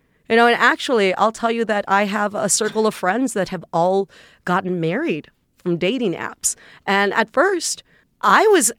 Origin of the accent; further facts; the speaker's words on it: Texas, United States; I'm from Texas. I'm from South Texas. I'm from a little town that is actually dominated by the Catholic Church.